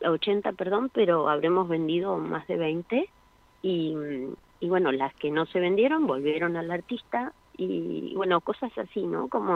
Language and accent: Spanish; San Salvador, Entre Ríos, Argentina; yo soy nacida en Entre Ríos, en una ciudad que se llama San Salvador.